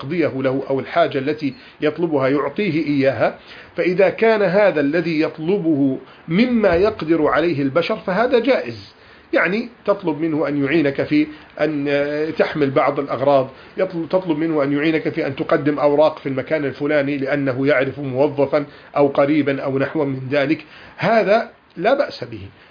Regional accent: Egypt

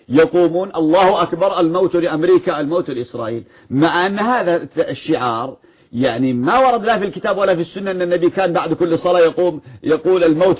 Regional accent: Yemen; أصبحت نكتة عندنا في اليمن

